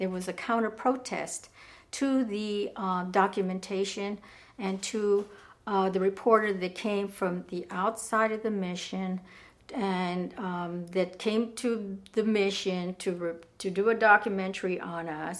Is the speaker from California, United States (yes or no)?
yes; California, United States; I grew up here in the East Bay